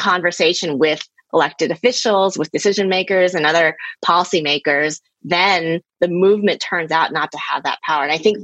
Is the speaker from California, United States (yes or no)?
no; Texas, United States; I grew up in Texas, which is a pretty conservative southern state in the United States.